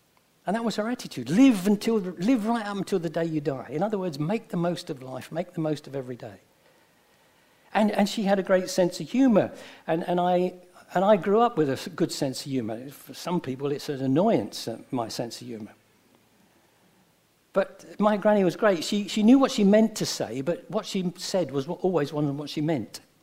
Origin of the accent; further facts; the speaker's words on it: Poplar, London, United Kingdom; Now, I was born and raised in Poplar. I was born in a poor family